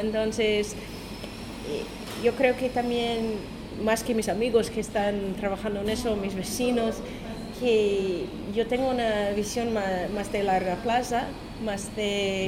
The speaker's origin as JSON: {"language": "Spanish", "country": "United States", "second_language": "Spanish", "said": "todos vivimos en Washington y yo soy la única norteamericana allá."}